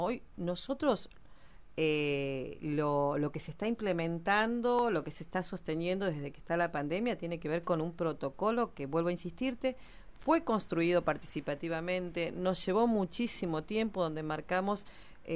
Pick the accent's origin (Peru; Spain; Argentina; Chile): Argentina; Allen, Río Negro; somos de la zona del Valle, yo puntualmente soy de Allen